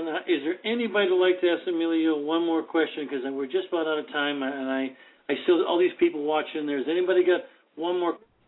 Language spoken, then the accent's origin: English; Boston, Massachusetts, United States; Phil said I'm from South Boston. I grew up in the all-Irish neighborhood. I am Irish-American. I'm very proud to be an American.